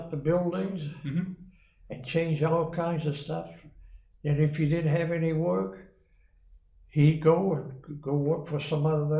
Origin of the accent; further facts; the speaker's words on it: Waterville, Maine, United States; born there; I was born in Waterville, Maine. In Waterville. That's where I was born, 1922.